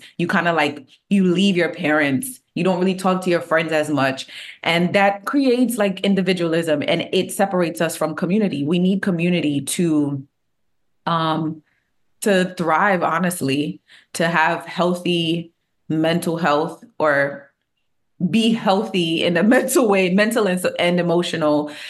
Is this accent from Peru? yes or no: no; Jamaica; I am Jamaican.